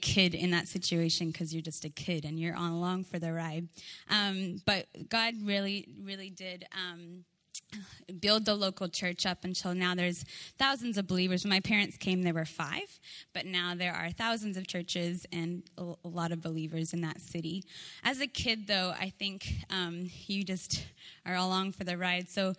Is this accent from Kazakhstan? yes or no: yes; Kazakhstan; also born or lived in Australia; My two parents and two sisters, we grew up in Central Asia, so in a country called Kazakhstan.